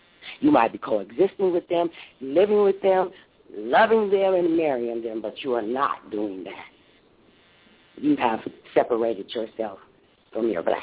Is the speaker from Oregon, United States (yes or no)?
no; Compton, California, United States; I was born and raised in Compton, and I never saw an interracial couple until my father moved out to, I guess you guys would call it the country, but he moved out to Riverside.